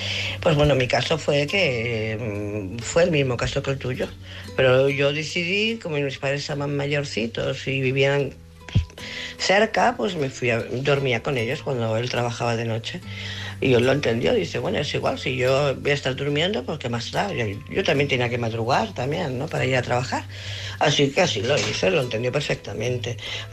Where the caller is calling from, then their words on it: Barcelona, Catalonia, Spain; de Barcelona.